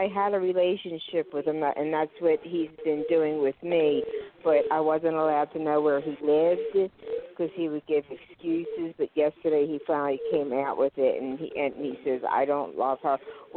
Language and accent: English; Pennsylvania, United States; I'm from Pennsylvania.